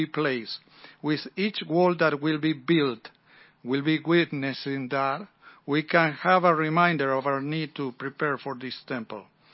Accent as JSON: {"language": "English", "region": "Montevideo", "country": "Uruguay", "said": "my wife and I were baptized in Montevideo, Uruguay, my home country."}